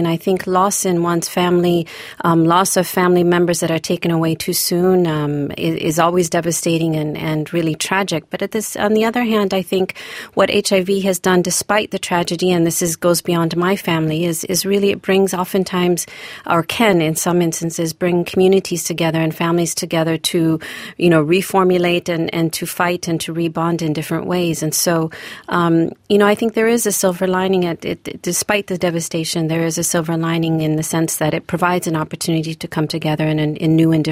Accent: Zanzibar, Tanzania; I'm originally from Tanzania, actually from Zanzibar

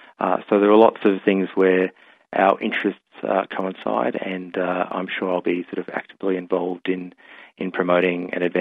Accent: Queensland, Australia; We are originally from the Clyde and Dawson Valley in central Queensland, where I'm a descendant of the Gungalu people of that region, and my family have lived around that area for many years, and many lived in Rockhampton and some were in Brisbane as well.

